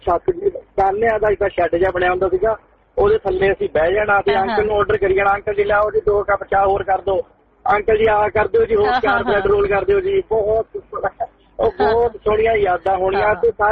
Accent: Mohali, Punjab, India; ਮੈਂ ਮੋਹਾਲੀ ਤੋਂ ਬਿਲੋਂਗ ਕਰਦਾ ਆ

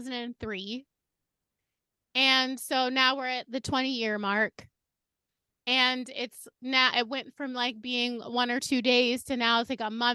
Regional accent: New York City, New York, United States; And to be honest, as a New Yorker, it's sad. I didn't even really know this is happening. But in my defense, New York City has so many things going on.

